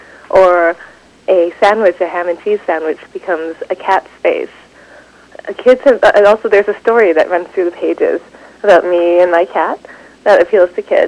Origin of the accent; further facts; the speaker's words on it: Vancouver, British Columbia, Canada; I also spend a lot of time in Vancouver, where I grew up, and I'm also in New York quite often.